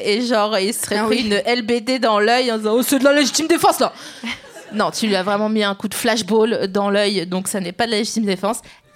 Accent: East, France; bien que j'ai grandi dans l'Est et que c'était pas forcément la priorité.

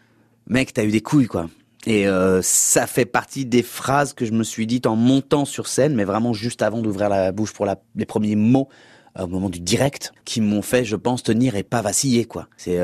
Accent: France; Moi je suis français, moi j'aime bien notre bouffe

